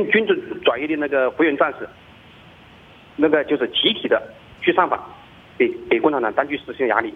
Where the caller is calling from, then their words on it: Hubei, China; 这个呢，我是湖北的